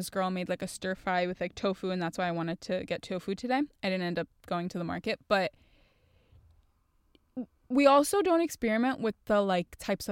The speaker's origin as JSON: {"language": "English", "region": "New York", "country": "United States", "said": "I'm a New Yorker."}